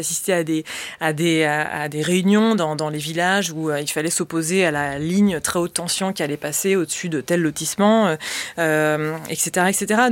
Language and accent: French; Nouvelle-Aquitaine, France; là où j'ai grandi, c'est tout près de Sainte-Soline.